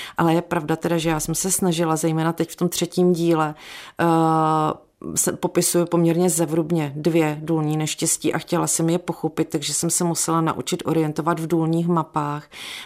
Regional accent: Havířov, Moravian-Silesian Region, Czechia; já jsem vyrostla v Havířově, takže přesně vím, jak to vypadalo po výplatě ve všech hospodách

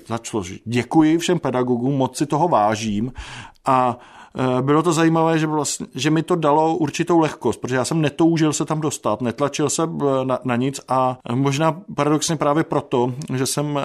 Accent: Chrudim, Pardubice Region, Czechia; Já jsem vyrůstal v Chrudimi ve východních Čechách.

